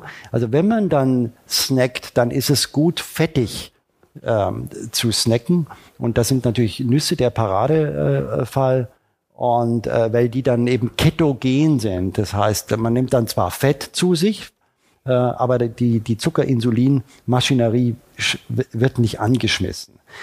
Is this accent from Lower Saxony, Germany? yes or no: no; Baden-Württemberg, Germany; ich komme aus Oberschwaben